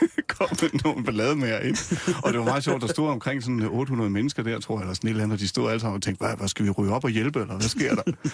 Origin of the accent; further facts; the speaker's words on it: Nysted, Zealand, Denmark; also born or lived in Rødovre; now in Gævninge, Denmark; Jeg er opvokset nede på Lolland i Nysted. Født i Rødovre, oprindeligt, og bor nu i Gævninge mellem Roskilde og Holbæk.